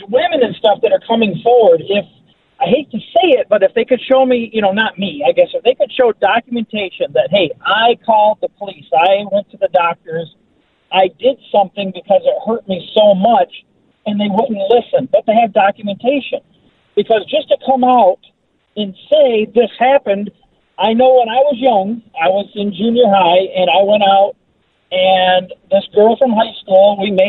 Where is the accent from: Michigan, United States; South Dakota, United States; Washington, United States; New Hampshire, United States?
Michigan, United States; Flint; I'm from Flint, Michigan, and nobody seems to care anymore about our water not being any good.